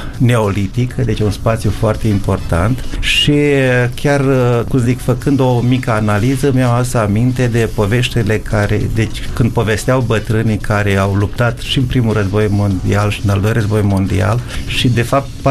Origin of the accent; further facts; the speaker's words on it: Avântul, Iași County, Romania; born there; în primăvara asta am fost în satul meu natal, într-o tabără de pictură cu niște confrați și am pictat peisaje din satul Avântul, Comuna Romnești, județul Iași